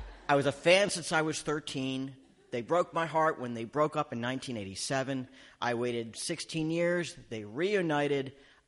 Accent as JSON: {"language": "English", "country": "Canada", "said": "no, Canadian. I'm from Canada."}